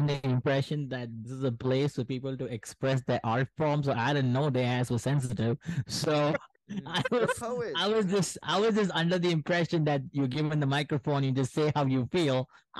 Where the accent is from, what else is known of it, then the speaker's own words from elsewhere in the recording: India; because I'm an Indian